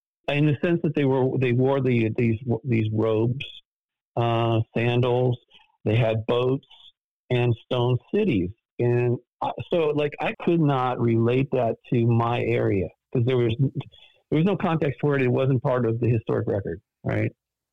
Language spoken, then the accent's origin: English; Malibu, California, United States; Okay, so I grew up in Malibu back in the 60s. It's when I moved there when I was like 2.